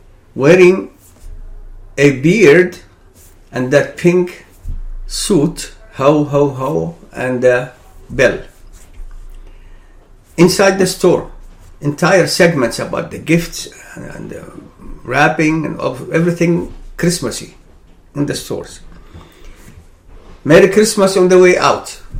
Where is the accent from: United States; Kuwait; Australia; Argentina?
Kuwait; When I was growing up in Kuwait, they used to show those films during this time